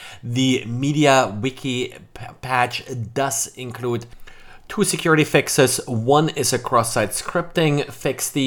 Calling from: Jacksonville, Florida, United States; I'm today recording from Jacksonville, Florida.

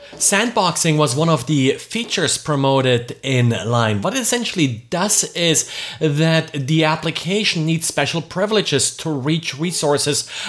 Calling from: Jacksonville, Florida, United States; I'm recording today from Jacksonville, Florida.

